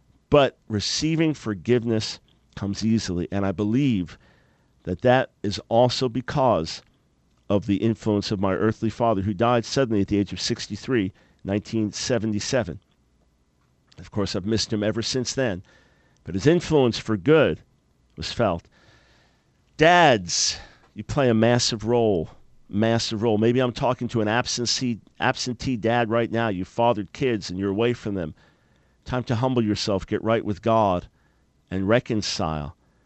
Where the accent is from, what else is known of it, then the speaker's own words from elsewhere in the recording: New York, United States; there was a famous hot dog place where we grew up on Long Island, Nathan's Hot Dogs.